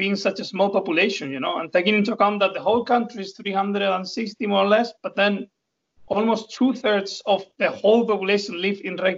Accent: Andalusia, Spain; English is a second language; moved away as an adult; now in Iceland; I got into the band in 2017 when I moved to Iceland. I'm from South Spain. I was born and raised in South Spain. Then I moved to Iceland

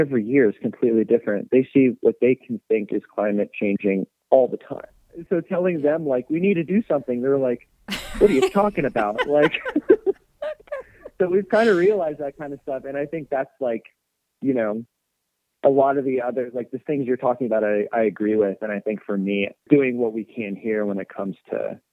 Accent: California, United States; Like, you know, I grew up in California.

